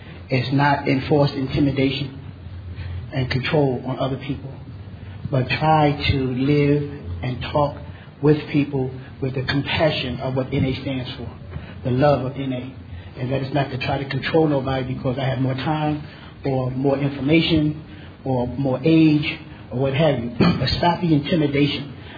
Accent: Atlanta, Georgia, United States; from Atlanta, Georgia, and I'm an addict by way of New Jersey.

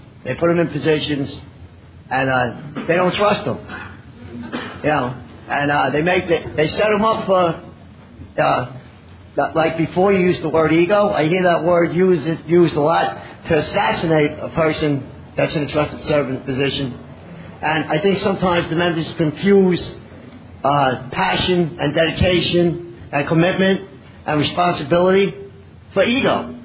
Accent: New York City, New York, United States; I'm an addict. I'm from New York City.

